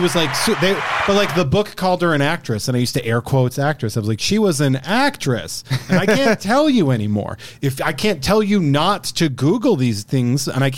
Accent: Massachusetts, United States; Massachusetts.

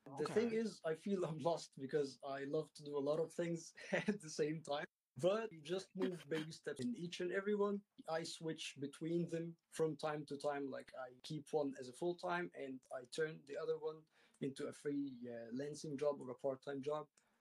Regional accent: Egypt; I'm from Egypt, 29.

